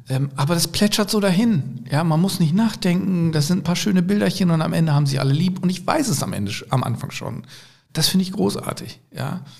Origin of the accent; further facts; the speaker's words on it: Lower Saxony, Germany; now in Cologne, Germany; Und ich komm aus Ostfriesland, ich komme von einer 5.500 Seelendorf.